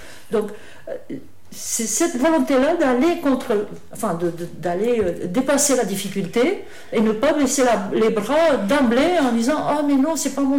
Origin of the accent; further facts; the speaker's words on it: Romania; moved away; J'ai vécu jusqu'à la fin du communisme en Roumanie, et je suis partie de Roumanie quand les frontières se sont ouvertes.